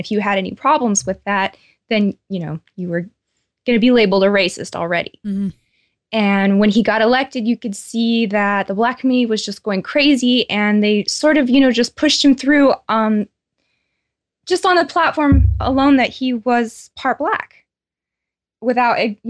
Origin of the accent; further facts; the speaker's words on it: California, United States; I grew up in Southern California, so it was never even an issue to have all the different races around me.